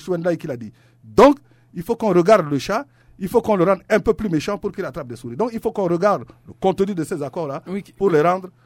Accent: Central African Republic; je suis centrafricain, personne ne pourra me l'enlever.

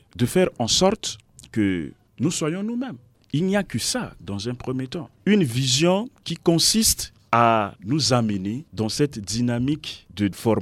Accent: Central African Republic; parler de ma jeunesse, parler de ma société en tant que Centrafricain

